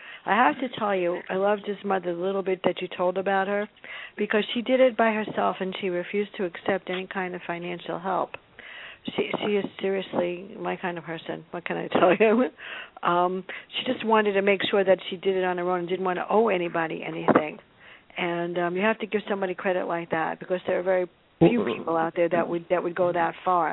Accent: Bronx, New York, United States; Yes, I grew up on Southern Boulevard in Tremont, and, you know, it makes you tough, but it was okay.

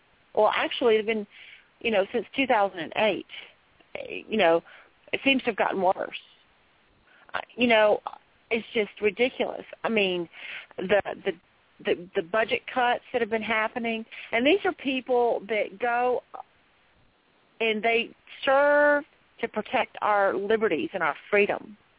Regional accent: United States; I'm like, I wish we as American citizens had the option to opt out of a lot of things.

